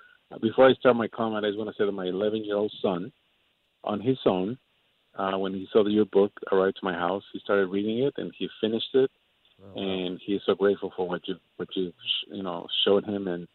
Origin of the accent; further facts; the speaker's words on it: Mexico; I'm originally from Mexico